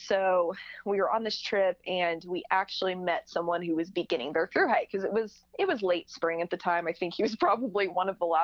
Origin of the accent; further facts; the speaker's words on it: Oklahoma, United States; because I grew up in Oklahoma, so not a lot of hiking out there.